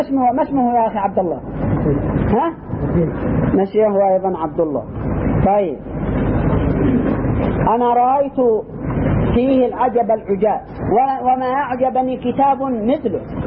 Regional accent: Yemen; الصليحيون عندنا في اليمن هم، وهكذا.

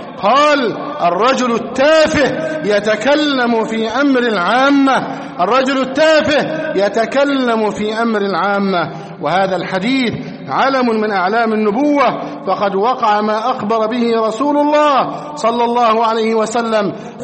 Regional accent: Egypt; اللهم احفظ بلدنا مصر أمنا أمانا

